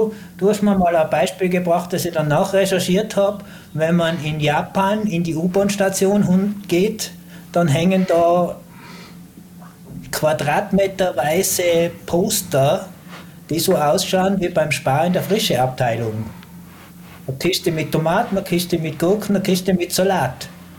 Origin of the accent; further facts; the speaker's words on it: Tyrol, Austria; Aber als Tiroler haben wir natürlich die Chance